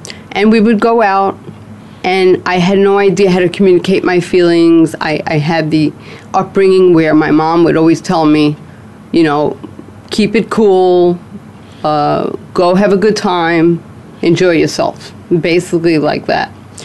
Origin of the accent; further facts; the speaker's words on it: Bronx, New York, United States; my family and I, we moved from the Bronx where I was raised. By 12 years old, we moved to Forest Hills.